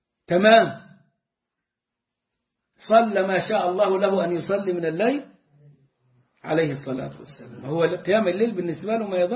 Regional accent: Egypt; accent: Egyptian; زي ما بنقول احنا في لهجتنا المصرية

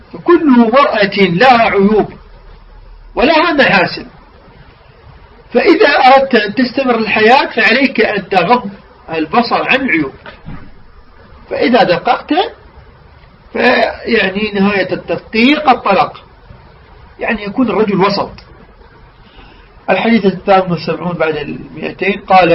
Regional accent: Iraq; نحن في بلدنا العراق نقول على الرجل، الطفل، الطفل الحرك أو الشخص الشديد نقول عليه عارم

